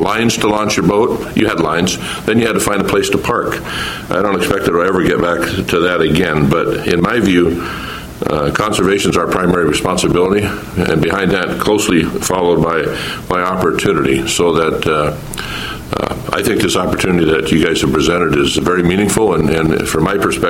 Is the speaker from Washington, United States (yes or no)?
yes; Mount Vernon, Washington, United States; I was born in Mount Vernon, and I grew up on the Dyke Road right above the Forks.